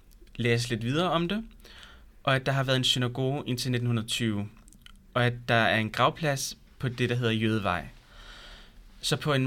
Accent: Zealand, Denmark; Husk, jeg voksede op på Lolland og gik på Maribo Gymnasium.

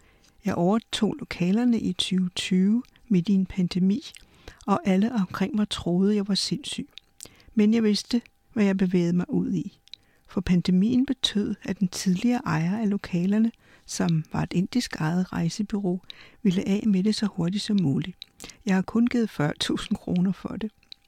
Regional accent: Pakistan; moved away as an adult; now in Denmark; Da jeg kom til Danmark fra Pakistan i 2000, vidste jeg, at jeg blev nødt til at arbejde med det samme

